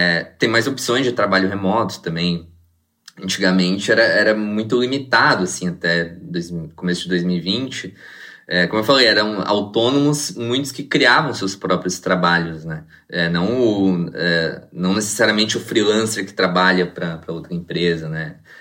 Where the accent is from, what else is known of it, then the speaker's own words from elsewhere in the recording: Imbituba, Santa Catarina, Brazil; born there; eu que nasci lá em Imbituba, Santa Catarina, uma cidade de 40 mil habitantes. Até meus 27 anos, eu trabalhei em Santa Catarina. Eu me mudei por causa de trabalho para uma cidade vizinha que chama Tubarão